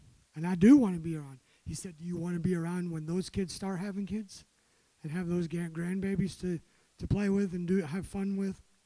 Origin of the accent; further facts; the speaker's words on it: Scotland, United Kingdom; I'm Scottish. Bread and butter should go with every meal.